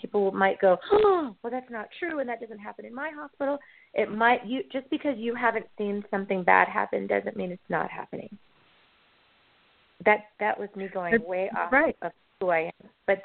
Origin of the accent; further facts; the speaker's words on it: Fresno, California, United States; I'm from Fresno, California.